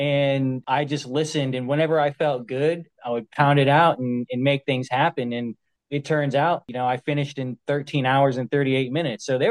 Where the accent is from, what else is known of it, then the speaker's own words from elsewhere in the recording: Virginia, United States; we're dirty Flatlanders from Hampton Roads.